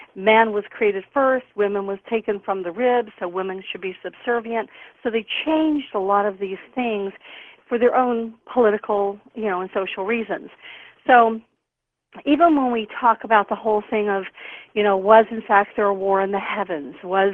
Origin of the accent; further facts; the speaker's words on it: Deep South, United States; when I was raised here in the Deep South, I was raised to believe